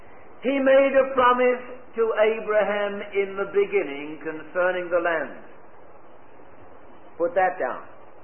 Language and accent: English; England, United Kingdom; I come from England. You wouldn't know that. My wife says I no longer have an accent. But you know, sometimes I'm afraid, I'm ashamed of being British.